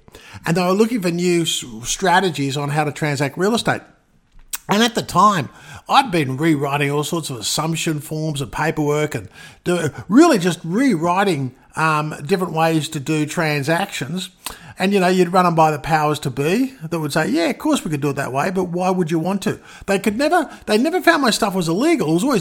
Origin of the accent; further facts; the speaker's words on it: Australia; now in United States; because being Australian